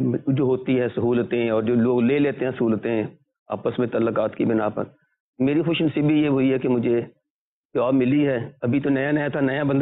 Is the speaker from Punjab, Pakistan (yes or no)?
yes; Okara, Punjab, Pakistan; born there; جی میری پیدائش تو اکاڑا کی ہے